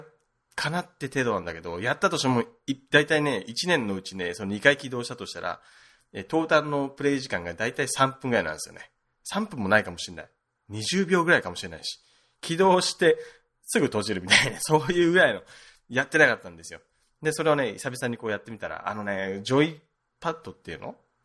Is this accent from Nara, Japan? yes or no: no; Okinawa, Japan; 僕実家、まあ沖縄なんだけど、沖縄の土田舎の方なんだけど、